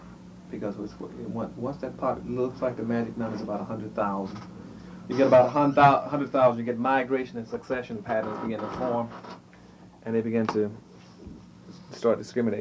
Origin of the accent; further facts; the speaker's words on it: the South, United States; I grew up in the South. See, most of my relatives half of them were white.